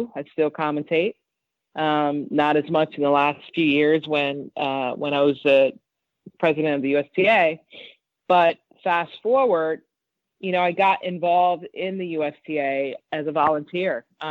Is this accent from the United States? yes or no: yes; Chicago, Illinois, United States; I grew up in Chicago. I grew up in the inner city of Chicago